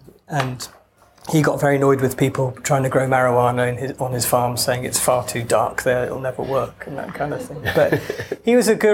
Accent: Wales, United Kingdom; I mean, I'm Welsh and I don't have a Welsh accent

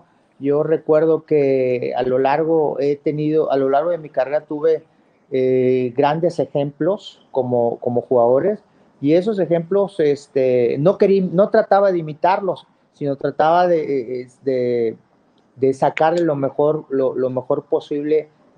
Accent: Mexico; Entonces toda la gente se identificaba conmigo, me querían mucho como mexicano

